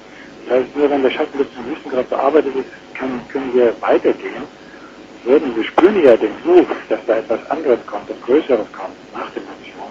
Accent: Germany; In Deutschland zum Beispiel, wo ich natürlich besonders verbunden bin als Deutscher

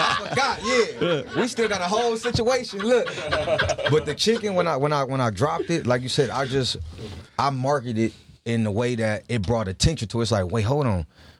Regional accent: Compton, California, United States; I was inspired where I grew up. born and raised in Compton.

